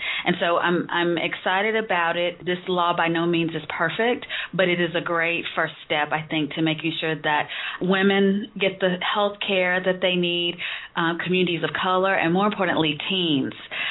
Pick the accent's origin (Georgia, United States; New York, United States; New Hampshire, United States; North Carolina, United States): Georgia, United States; Because I'm from Georgia.